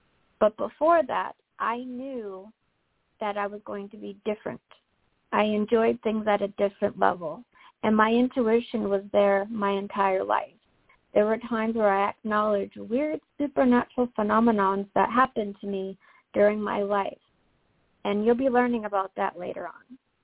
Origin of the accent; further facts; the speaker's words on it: Massachusetts, United States; I grew up in Massachusetts, and we have a family cottage.